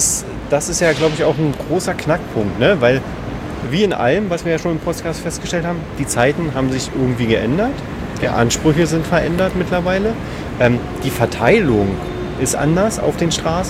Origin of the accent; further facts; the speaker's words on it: Berlin, Germany; Weil wir halt wir sind alle drei in der Stadt groß geworden, ne?